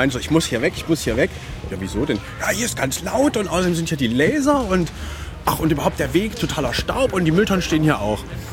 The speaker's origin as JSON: {"language": "German", "town": "Leipzig", "region": "Saxony", "country": "Germany"}